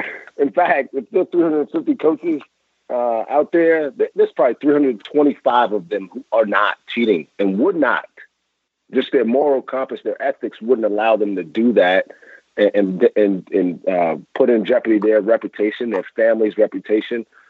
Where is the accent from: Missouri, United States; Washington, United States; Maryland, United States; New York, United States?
New York, United States; Brooklyn; I was fortunate growing up in Brooklyn, New York.